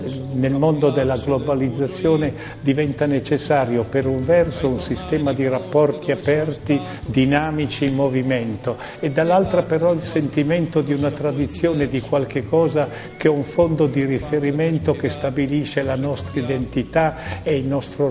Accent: Emilia-Romagna, Italy; La cosa che mi colpisce di più e nella quale mi riconosco di più come emiliano è questa straordinaria varietà di situazioni e di storie

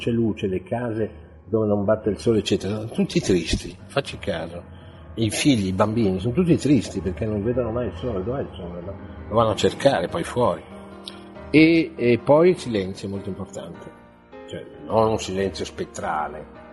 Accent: Milan, Lombardy, Italy; born there; io sono nato a Milano

